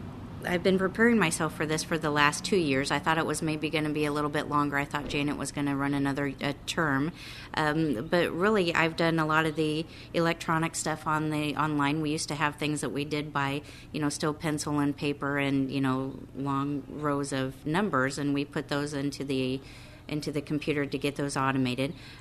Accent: Illinois, United States; now in Weaver, United States; I am from Illinois, but I moved over to Iowa about 20 years ago.

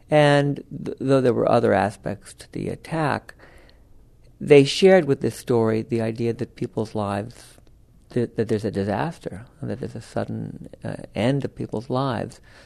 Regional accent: Los Angeles, California, United States; I grew up in Los Angeles, and there was a radio program called Broadway Showtime.

